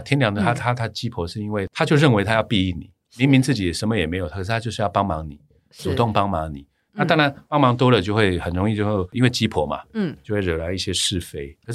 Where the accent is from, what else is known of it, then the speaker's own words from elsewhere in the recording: China; 那中国人如果创业真的倒的比例都会比西方人少，因为我们中国人比较喜欢按部就班。